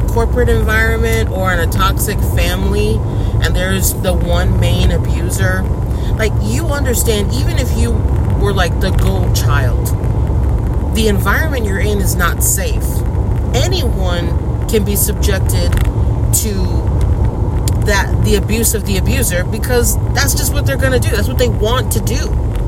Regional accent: United States; when I think of territory as an American, I always thought, like, you know, the Virgin Islands, Puerto Rico.

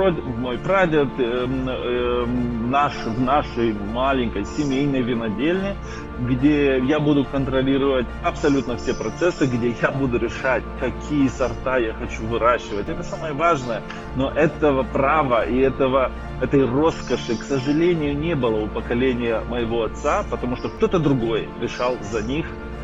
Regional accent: Cricova, Chișinău, Moldova; Я сам родом из Крикова.

